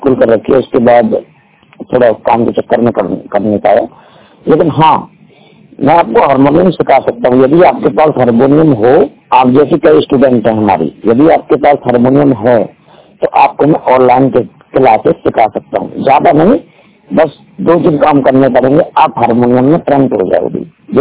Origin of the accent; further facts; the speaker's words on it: Aligarh, Uttar Pradesh, India; वृंदावन से मैंने पढ़ाई कर रखी है, अलीगढ़ से भी पढ़ाई कर रखी है। बहनपहली गाँव है मेरा और तहसील इजलास कसबा गोंडा जिला अलीगढ़।